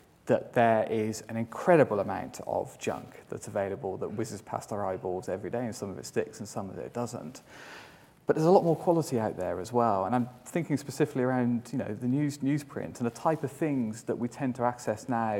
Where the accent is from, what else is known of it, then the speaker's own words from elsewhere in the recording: United Kingdom; We're British, we're very used to lying to ourselves, so it's that's what we're very comfortable with.